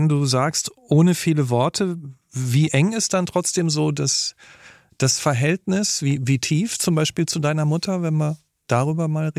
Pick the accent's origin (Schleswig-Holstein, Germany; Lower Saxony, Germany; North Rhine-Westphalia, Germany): North Rhine-Westphalia, Germany; Ich bin auch in Nordrhein-Westfalen aufgewachsen.